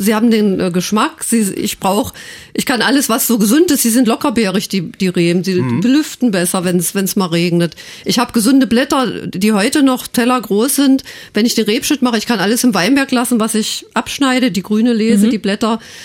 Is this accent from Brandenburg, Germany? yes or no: yes; Brandenburg, Germany; wir setzen als Brandenburger Winzer auf Qualität